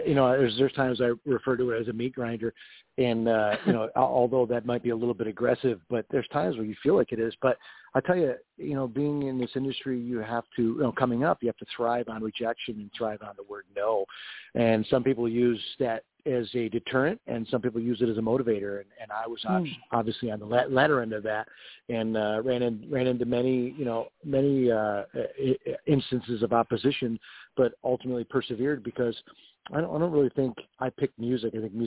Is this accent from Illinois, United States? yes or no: no; Rochester, New York, United States; now in Nashville, United States; growing up in Rochester, New York, I started playing early on as a teenager and kind of worked my way up the ranks. And now living in Nashville, Tennessee, living in the South